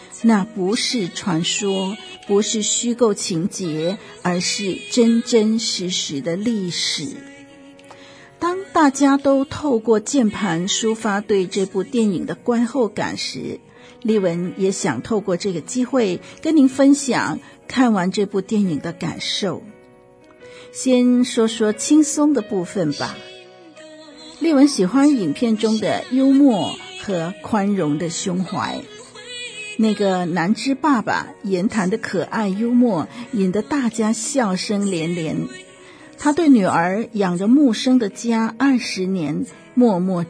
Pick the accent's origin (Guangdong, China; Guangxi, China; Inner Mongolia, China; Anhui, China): Guangdong, China; Chaozhou; 我是潮州人呢